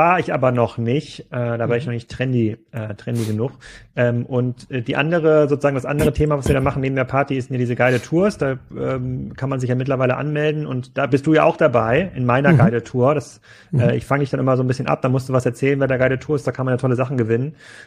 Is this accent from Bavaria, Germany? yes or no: no; Gettorf, Schleswig-Holstein, Germany; der hier in Gettorf, meinem Heimatort, so eine Bioenergie-Geschichte baut